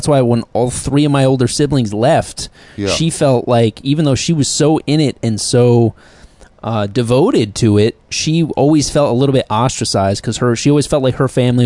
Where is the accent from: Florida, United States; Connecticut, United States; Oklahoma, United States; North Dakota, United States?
Connecticut, United States; Ridgefield; My dad, they were living in my hometown in Ridgefield, Connecticut